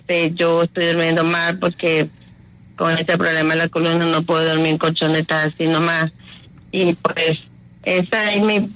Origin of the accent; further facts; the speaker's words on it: Venezuela; now in Colombia; Yo vivo con tres nietos, la nuera, ella no tiene trabajo fijo. Yo sufro, tengo 55 años, soy de Venezuela. Tengo 7 años acá en Colombia y pues vivo arrendada.